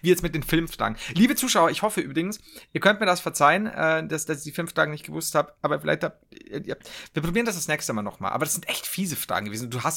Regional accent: Bavaria, Germany; wir sind aus Bayern.

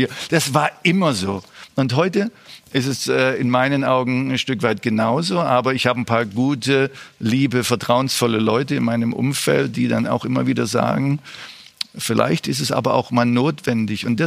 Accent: East Germany, Germany; ich komme aus dem Osten

